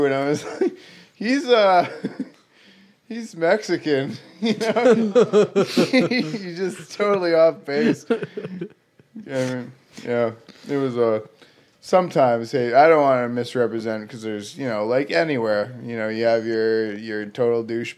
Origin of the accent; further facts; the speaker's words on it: Alberta, Canada; Oh, I'm from Alberta.